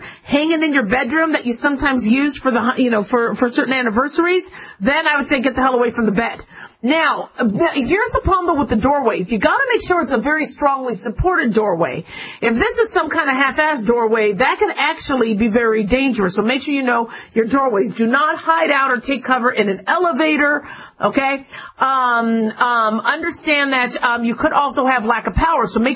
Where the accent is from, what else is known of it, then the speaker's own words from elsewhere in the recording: California, United States; also born or lived in Arizona; for those of us that had earthquake drills growing up in California